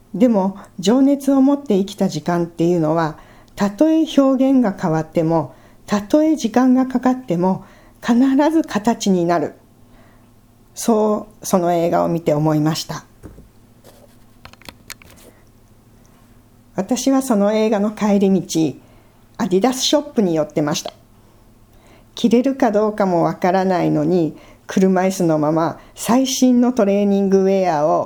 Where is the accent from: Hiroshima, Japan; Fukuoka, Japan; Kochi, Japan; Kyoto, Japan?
Fukuoka, Japan; 夫が福岡の私の実家への転勤願いを出し、しばらく実家でお世話になることになりました。